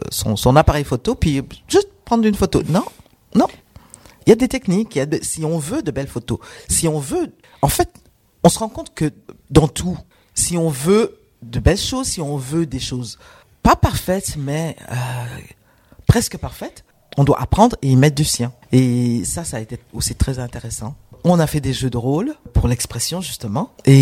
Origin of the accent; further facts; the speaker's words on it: Burundi; first language Kirundi; French is a second language; Ma langue maternelle.